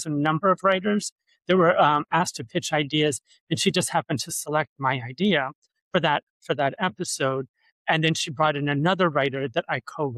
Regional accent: Somerset, New Jersey, United States; I am from Somerset, New Jersey, and a little bit of background.

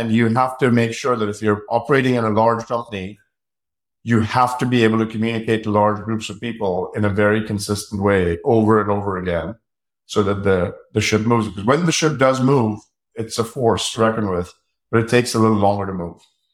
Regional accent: India; now in United States; I grew up in India and I came to America

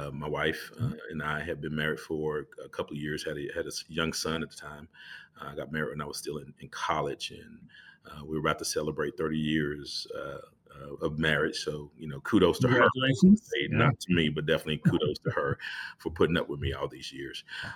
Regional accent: Tyler, Texas, United States; this high school in Tyler, Texas, just so happened to be my hometown.

